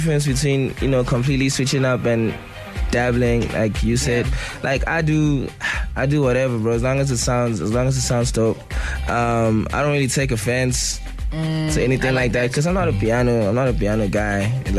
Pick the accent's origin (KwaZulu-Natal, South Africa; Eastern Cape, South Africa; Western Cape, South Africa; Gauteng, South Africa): KwaZulu-Natal, South Africa; Durban; because I'm also from Durban, you know